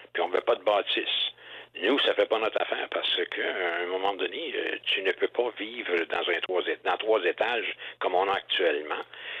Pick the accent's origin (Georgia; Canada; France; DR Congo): Canada; Trois-Rivières, Quebec; also born or lived in Montréal; Moi, d'origine, je suis de Trois-Rivières. Je suis à l'école à Trois-Rivières. Après ça, j'ai eu des commerces et des business à Trois-Rivières. Et j'ai quitté en 80 pour aller à Québec, puis aller en 90 à Montréal. Mais je suis revenu à Trois-Rivières